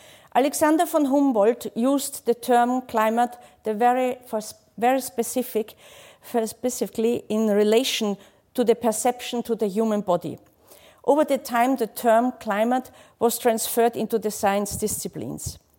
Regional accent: Austria; English is a second language; I'm originally from Austria, so therefore my accent.

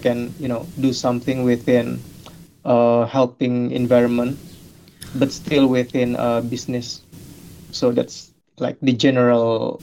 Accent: Jakarta, Indonesia; moved away as an adult; now in Dunedin, New Zealand; I was born and raised in Indonesia, from Jakarta. So I moved to New Zealand a few months ago in February 2025 for study.

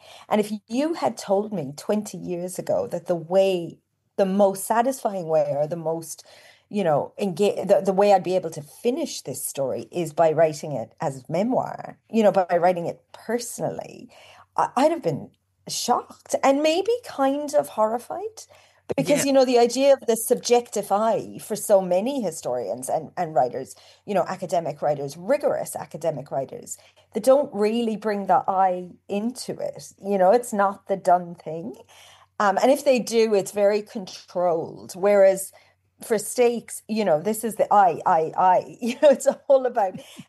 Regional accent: Ireland; But for me, growing up in Ireland in the early 90s, I couldn't think of anything more wonderful.

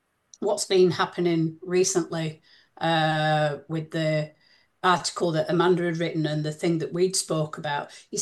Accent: Barnsley, Yorkshire and the Humber, United Kingdom; now in New Zealand; you can tell from my accent that I'm from England. I'm from the north of England, where the union movement was quite strong. So I'm from a town called Barnsley

